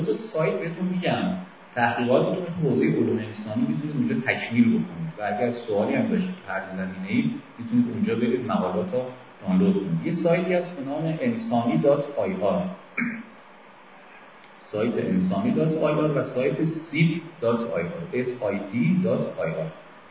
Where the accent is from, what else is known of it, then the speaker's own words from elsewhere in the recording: Iran; به عنوان یک ایرانی